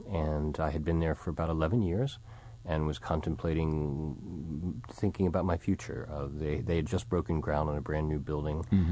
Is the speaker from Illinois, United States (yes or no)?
no; New York, United States; I'm originally a New Yorker, but I got hooked on Jazz Fest